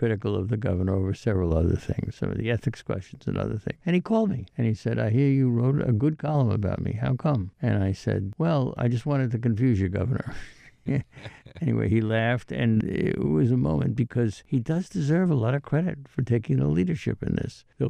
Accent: New York, United States; I grew up on the West Side.

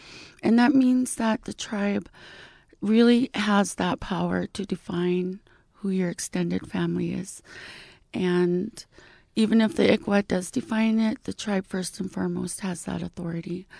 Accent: St. Mary's, Alaska, United States; now in Bethel, United States; I'm originally from St. Mary's. I'm an Ogalchuk tribal member, and I graduated from APU in Anchorage.

